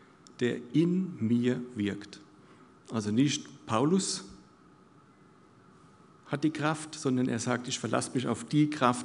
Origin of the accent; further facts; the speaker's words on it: Gronau, Germany; Und als ich dann in den Jugendkreis gekommen bin bei uns in Gronau